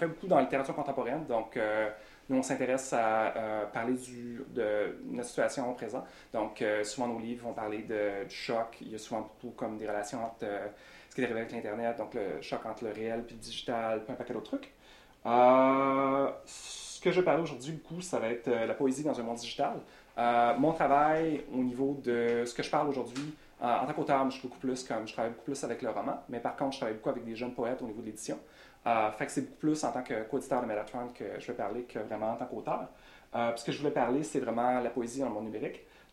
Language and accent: French; Jonquière, Quebec, Canada; born there; je suis né à Jonquière, Québec. Donc je suis francophone d'origine, mais j'ai fait un peu le passage vers l'anglais avec ma carrière.